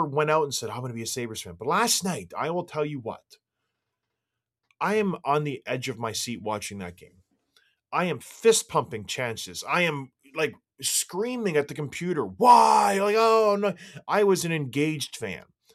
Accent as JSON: {"language": "English", "town": "St. Catharines", "region": "Ontario", "country": "Canada", "tie": "born or raised there", "said": "I was a Bruins fan growing up, but we grew up in St. Catharines, Ontario."}